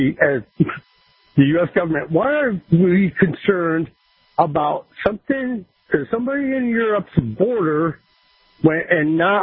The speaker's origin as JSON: {"language": "English", "region": "Wyoming", "country": "United States", "said": "I'm actually from Wyoming."}